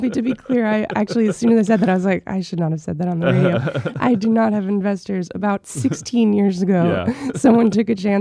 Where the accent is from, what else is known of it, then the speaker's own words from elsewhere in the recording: Long Island, New York, United States; I grew up in Long Island, New York.